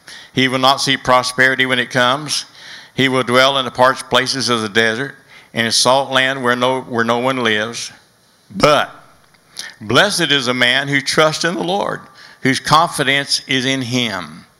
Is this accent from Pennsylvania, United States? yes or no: no; Oklahoma, United States; because I grew up in Oklahoma, and my dad drank all the time, so sometimes there was groceries and sometimes there wasn't.